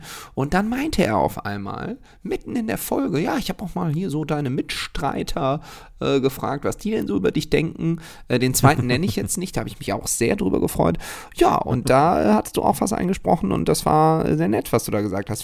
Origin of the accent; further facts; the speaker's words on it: Düsseldorf, North Rhine-Westphalia, Germany; Ich bin ja Düsseldorfer